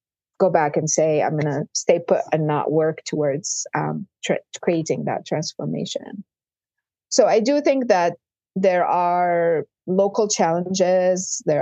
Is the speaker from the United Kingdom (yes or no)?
no; Lebanon; than the moment I grew up in Lebanon, right? And, you know, I grew up in the 70s, 80s.